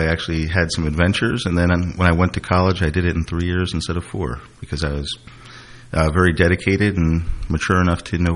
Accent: Bridgewater, New Jersey, United States; also born or lived in Jacksonville, United States; I actually was born and raised in Bridgewater, went away for college for a number of years and some other things for work. Came back to New Jersey in 1999, and have been here since.

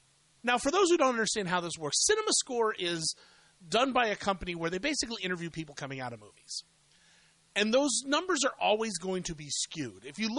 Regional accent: Columbus, Ohio, United States; He grew up in Columbus, Ohio, which is my hometown.

